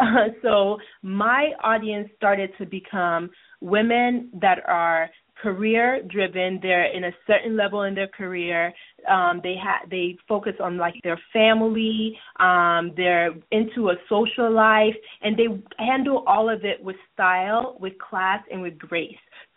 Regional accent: Nigeria; And like you said, I grew up in Nigeria

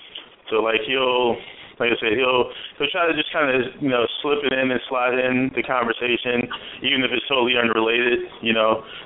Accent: Washington, District of Columbia, United States; From Washington D.C., and I'm currently 27 years old.

